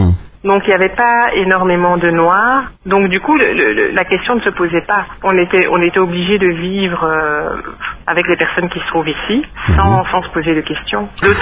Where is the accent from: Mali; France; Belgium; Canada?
Belgium; Brussels; Je suis une Bruxelloise, Ixelloise pour être plus précise, parce que j'habite Ixelles, qui est un quartier qui a une identité congolaise particulière. En fait, c'est la commune où se trouve Matongé.